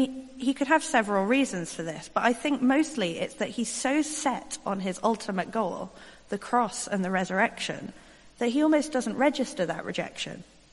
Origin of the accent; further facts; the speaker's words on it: Stoke-on-Trent, West Midlands, United Kingdom; now in London, United Kingdom; to go home to Stoke-on-Trent to visit my parents. I was like, oh, prophets are not without honor in my hometown. I'll just stay in London.